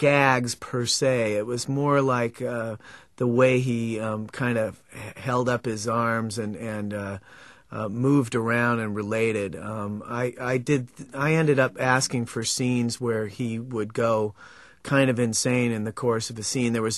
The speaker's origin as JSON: {"language": "English", "region": "Oregon", "country": "United States", "tie": "born or raised there", "said": "Yeah, I grew up in Oregon, so I actually knew that the clown that Krusty was very loosely based on."}